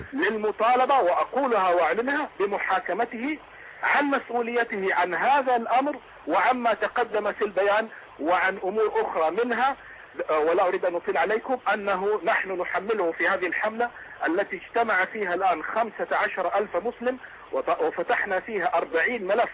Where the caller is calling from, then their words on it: Hejaz, Saudi Arabia; يا أخي إحنا في بلاد الحرمين وأنا أحدثك من الحجاز